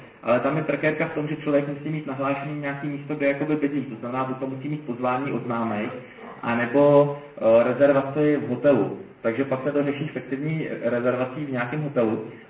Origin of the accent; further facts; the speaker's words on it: Náchod, Hradec Králové Region, Czechia; jsem z Náchoda, polsky jsem se dobrovolně naučil, protože to považuji za užitečný